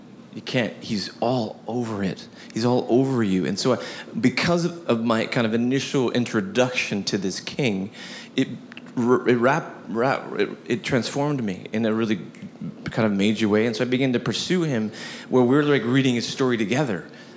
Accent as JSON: {"language": "English", "region": "Midwest", "country": "United States", "said": "I come from the Midwest, and we have this like really crazy thing where you show up."}